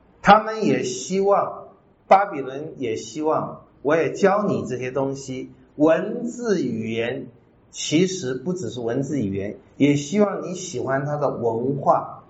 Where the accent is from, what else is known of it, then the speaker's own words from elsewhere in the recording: Taiwan; 我们台湾人是很想赚你的钱的